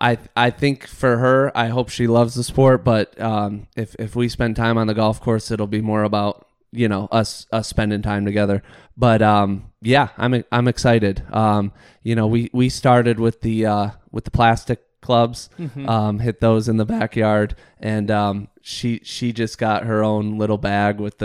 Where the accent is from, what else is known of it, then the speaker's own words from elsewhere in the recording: Michigan, United States; also born or lived in Philadelphia; I decided that I grew up in Michigan. I moved around a lot, so I never truly had a professional team. But I decided when I left Philly, lived there for 7 years